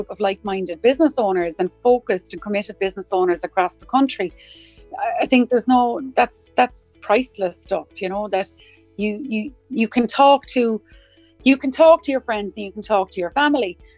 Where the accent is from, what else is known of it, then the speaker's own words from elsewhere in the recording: Munster, Ireland; We are Irish by blood and by, as I say, Munster to the core, myself, even though I'm living in Leinster, God help me.